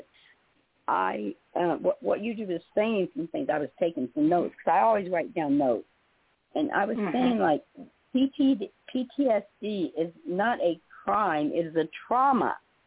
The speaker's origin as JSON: {"language": "English", "country": "United States", "said": "I'm American native, first of all."}